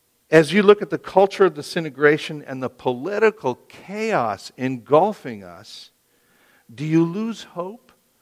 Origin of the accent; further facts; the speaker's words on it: Merton, Wisconsin, United States; moved away as an adult; I left my hometown of Merton, Wisconsin when I was 18 years old, never to go back there to live again.